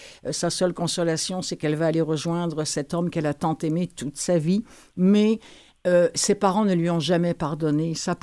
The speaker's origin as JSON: {"language": "French", "country": "France", "said": "je connais un petit peu ça en tant que Française"}